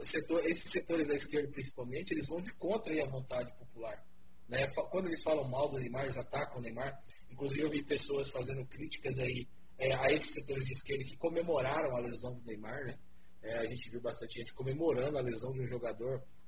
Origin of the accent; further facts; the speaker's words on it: Brazil; Esse é o nosso objetivo enquanto brasileiro, né?